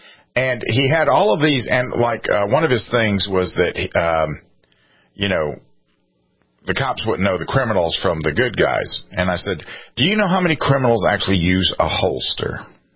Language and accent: English; South Carolina, United States; I noticed that you have put up an article about the South Carolina, my home state, which is the House has passed constitutional carry again.